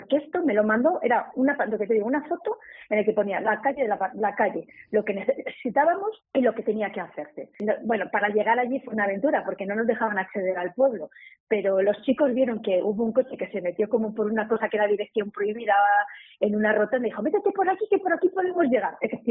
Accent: Valladolid, Castile and León, Spain; mire, somos de Valladolid

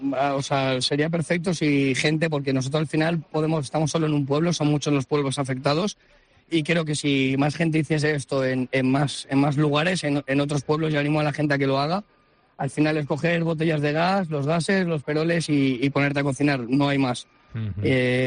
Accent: Valencia, Valencian Community, Spain; Nosotros somos de Valencia, sí.

